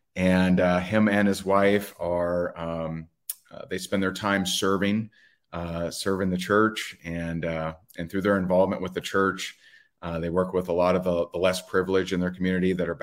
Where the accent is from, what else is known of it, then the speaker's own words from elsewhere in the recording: Indiana, United States; And, you know, I'm from Indiana, and he knows that.